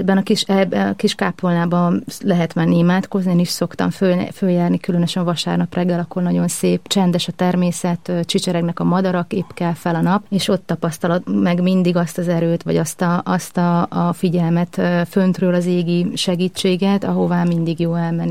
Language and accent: Hungarian; Kecskemét, Bács-Kiskun, Hungary; born there; egy vallásos családba születtem, mind a nagyszüleim ebben példát mutattak. Nagyon-nagyon szép családban, és ennek én nagyon örülök, az a földön Kecskeméten.